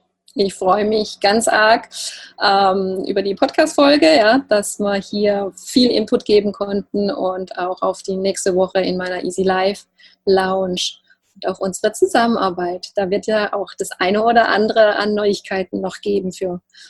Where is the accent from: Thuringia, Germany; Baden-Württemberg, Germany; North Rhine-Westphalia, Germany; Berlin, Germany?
Baden-Württemberg, Germany; accent: Alemannic; Ich komme ja aus dem Alemannischen, aus dem Schwarzwalddorf, deshalb sagen wir